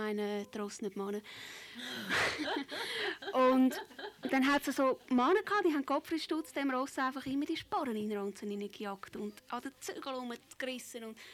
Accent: Zurich, Switzerland; Ich bin in Zürich aufgewachsen.

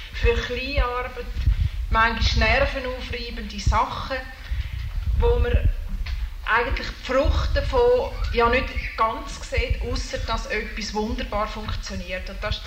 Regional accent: Zurich, Switzerland; weil einfach das Seefeld halt meine Heimat ist. Ihr wisst, ich musste ausziehen.

